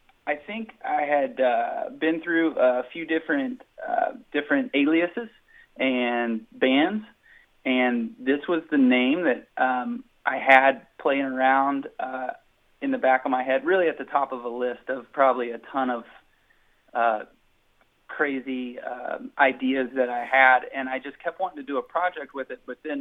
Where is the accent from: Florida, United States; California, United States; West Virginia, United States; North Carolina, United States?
West Virginia, United States; Heaters; No, I was born and raised in Braxton County, West Virginia, just outside of Flatwoods, in a little town called Heaters. My parents grew up on the Clay-Nicholas County line, so I'm a West Virginia boy through and through.